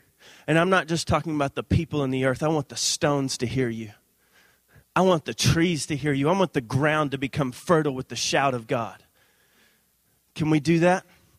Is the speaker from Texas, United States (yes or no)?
yes; Texas, United States; now in Harrisburg, United States; We come from Texas. We just moved up here a few months ago. We go to Life Center in Harrisburg.